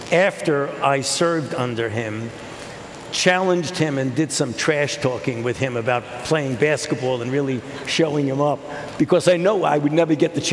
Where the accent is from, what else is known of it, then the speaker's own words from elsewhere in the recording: New York City, New York, United States; Well, I played high school basketball in New York City.